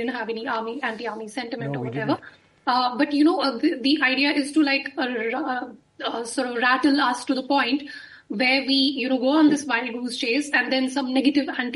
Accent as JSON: {"language": "English", "region": "Jammu and Kashmir", "country": "India", "said": "because I'm not from there. I'm from the Kashmir Valley."}